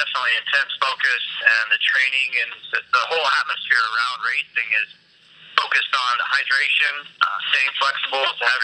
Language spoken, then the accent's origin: English; Nevada, United States; I mean, growing up in Southern Nevada, there is a town outside of the Strip, the glitz and the glamour and everything that's going on with the casinos and restaurants and entertainment.